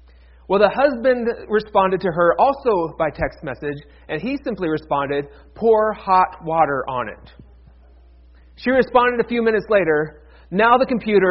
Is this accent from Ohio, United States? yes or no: yes; Ohio, United States; I can complain about it being cold, but then I remember I grew up in Northeast Ohio, so really I can't complain too much, but yet I do.